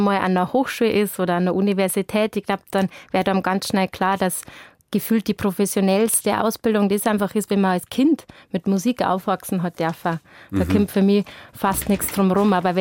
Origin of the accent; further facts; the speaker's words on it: Hammerau, Bavaria, Germany; Genau heißt der Ort Hammerau, ein Ortsteil von der Gemeinde Einbrinn.